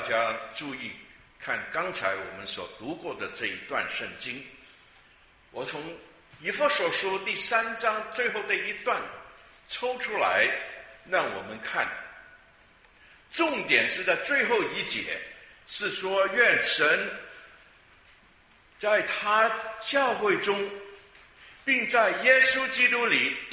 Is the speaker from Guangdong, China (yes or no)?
yes; Guangdong, China; 特别是我们广东人，我们受佛教的影响好像比别的语言的族类来得更深。